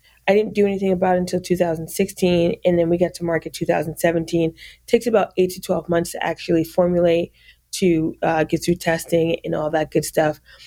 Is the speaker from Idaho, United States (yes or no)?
no; New York, United States; moved away as an adult; also born or lived in Fort Knox, Kentucky / Germany / Miami, Florida; And, spent some time in Germany and was raised in upstate New York and went to school in upstate New York as well. And then after I graduated, I moved down to South Florida, Miami, to pursue my graduate degree.